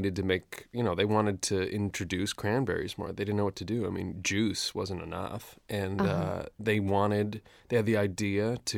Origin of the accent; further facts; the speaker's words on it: Fresno, California, United States; I'm from Fresno.